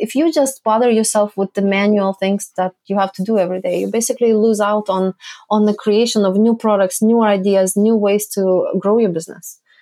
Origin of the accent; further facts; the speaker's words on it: Lithuania; also born or lived in Canada; now in Turkey; So I am in Turkey right now, but I did live in Canada for 15 years, and I am originally from Lithuania.